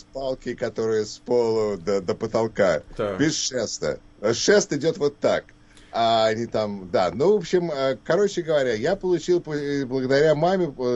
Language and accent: Russian; Moscow, Russia; А, я родился и вырос на Патриарших прудах в Москве.